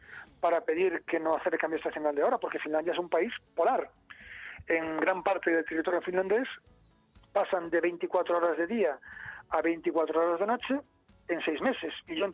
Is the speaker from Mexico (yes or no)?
no; Galicia, Spain; Yo soy de la Costa de la Morte, cerca de Cabo Finisterre.